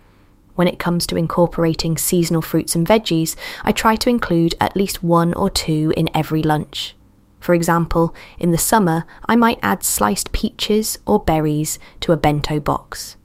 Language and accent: English; Sacramento, California, United States; a place I used to visit on weekends as a teenager growing up in Sacramento.